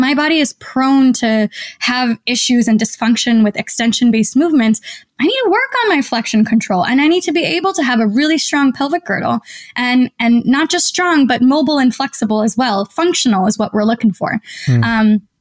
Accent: Maryland, United States; now in New York, United States; Maryland is my home state, so sometimes I go visit and I have patients there as well.

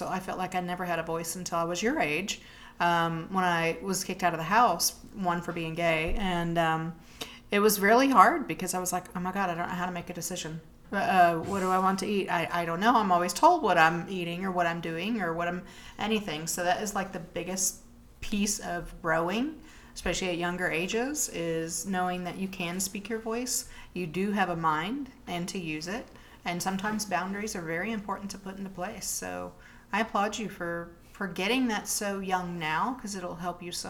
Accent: the South, United States; growing up in the South, well, two things is I was female.

